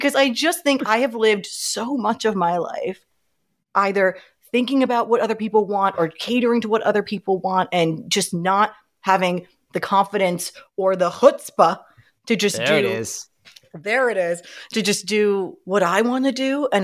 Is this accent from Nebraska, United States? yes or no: no; New York, United States; because I was someone growing up in New York thinking it was god awful.